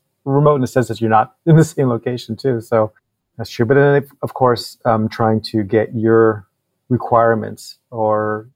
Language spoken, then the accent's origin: English; Montreal, Quebec, Canada; I'm from Montreal